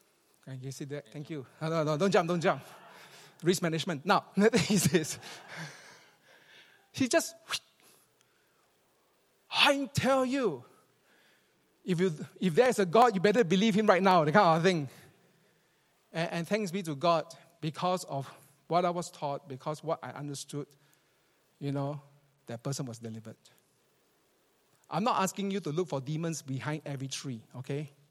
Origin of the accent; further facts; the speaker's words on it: Singapore; from where I come from Singapore, it was a common thing to see the demonic activities happening all the time.